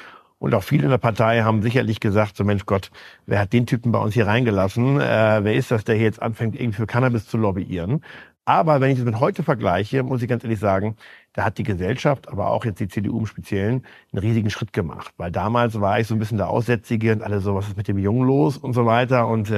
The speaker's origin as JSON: {"language": "German", "region": "Schleswig-Holstein", "country": "Germany", "tie": "born or raised there", "said": "in Schleswig-Holstein in meinem Heimatland"}